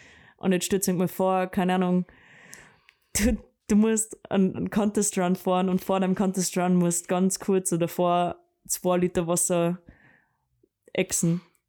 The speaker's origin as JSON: {"language": "German", "town": "Bad Aussee", "region": "Styria", "country": "Austria", "said": "ich von Stams nach Bad Aussee, also aus der Ort, wo ich her bin, glaube mit dem Zug fast 4,5 Stunden oder 5 Stunden gefahren bin."}